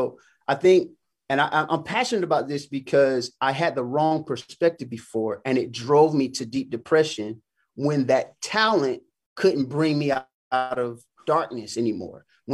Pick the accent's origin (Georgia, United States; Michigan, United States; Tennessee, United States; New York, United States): Georgia, United States; Macon; So going anytime I get a chance to go back to my hometown, shout out Macon, Georgia, Warner Robins and the surrounding areas. It's always love there, you know what I mean?